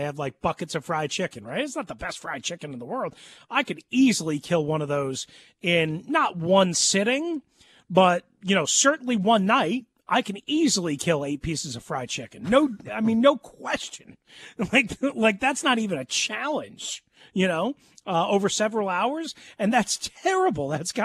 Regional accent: New York, United States; I mean, literally, I grew up on South Shore of Long Island.

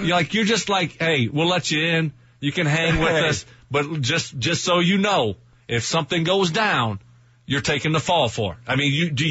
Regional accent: the South, United States; I'm from the South. It's just, you know, everybody has a gun down there pretty much.

